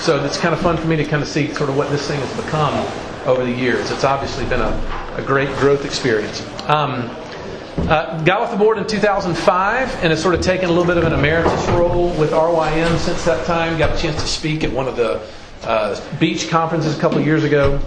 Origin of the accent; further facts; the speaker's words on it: Memphis, Tennessee, United States; I'm originally from Memphis